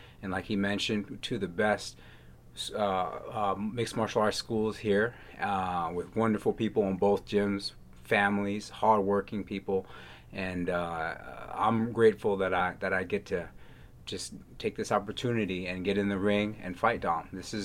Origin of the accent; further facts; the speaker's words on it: Bitburg, Rhineland-Palatinate, Germany; also born or lived in Virginia; now in United States; Yes, I'm originally from Bitburg, Germany.